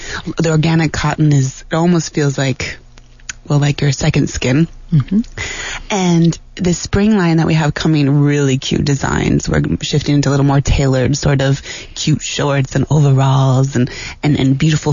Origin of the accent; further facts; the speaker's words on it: Mexico; My dad has always lived here. I grew up in Mexico primarily, but I always spent the summers, the lovely summers in Tucson.